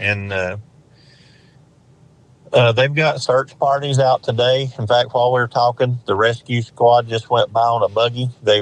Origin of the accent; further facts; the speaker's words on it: Appalachia, United States; the one thing I will say that we know as Appalachian people is that when you live where we live, you're not on anybody's priority list.